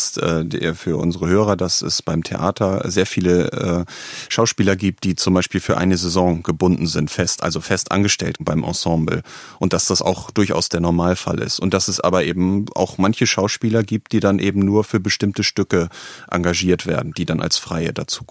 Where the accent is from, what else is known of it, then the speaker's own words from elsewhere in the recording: Northern Germany, Germany; ich komme aus Norddeutschland